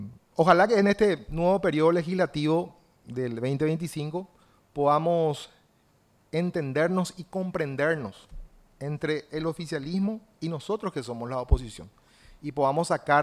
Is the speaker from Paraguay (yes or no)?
yes; Paraguay; con el entusiasmo como paraguayos para sacar al Paraguay, a nuestro país, de ese pozo profundo del crimen organizado